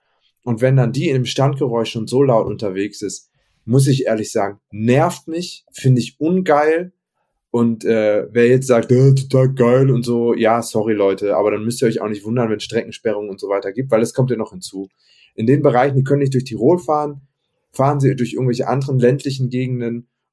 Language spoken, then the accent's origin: German; Munich, Bavaria, Germany; ich komme aus München.